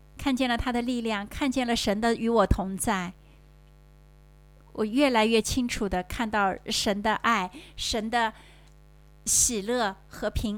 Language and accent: Chinese; China; 我是一个中国人